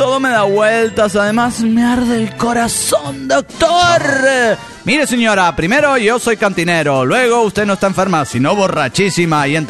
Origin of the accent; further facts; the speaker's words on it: Guadalajara, Jalisco, Mexico; de Guadalajara.